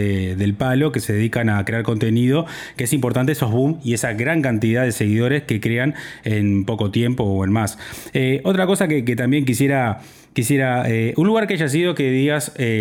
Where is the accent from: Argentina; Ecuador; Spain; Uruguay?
Uruguay; como todo uruguayo, a veces no nos podemos dormir